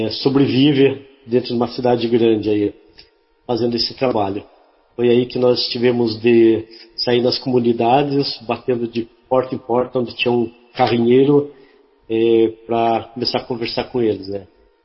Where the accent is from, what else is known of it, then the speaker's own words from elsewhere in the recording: Curitiba, Paraná, Brazil; Aí eu comecei trabalhando aqui em Curitiba mesmo, eu sou daqui de Curitiba.